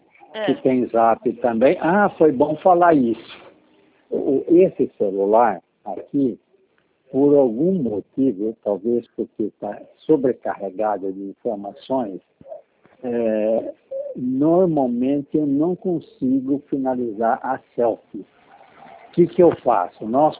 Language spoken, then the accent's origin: Portuguese; Araraquara, São Paulo, Brazil; eu sou de Araraquara, nasci em Araraquara.